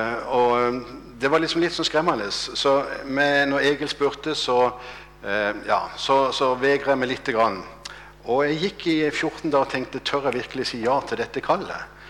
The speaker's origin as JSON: {"language": "Norwegian", "town": "Kristiansand", "region": "Agder", "country": "Norway", "tie": "born or raised there", "said": "jeg vokste opp i Philadelphia i Kristiansand. Og har hatt liksom hele mitt barne, ungdom og voksne liv i menigheten."}